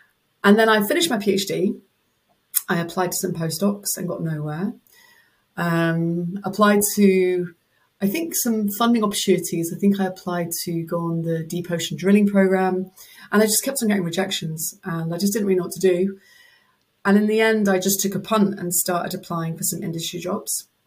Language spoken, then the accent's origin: English; South West England, United Kingdom; because I'm Cornish. So the idea of going anywhere far from the sea just was very upsetting to me.